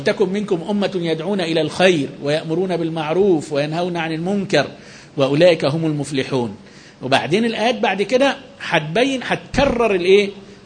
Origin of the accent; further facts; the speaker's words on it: Alexandria, Alexandria Governorate, Egypt; احنا عندنا في اسكندريه 2000 مسجد نقيم فيهم الجماعه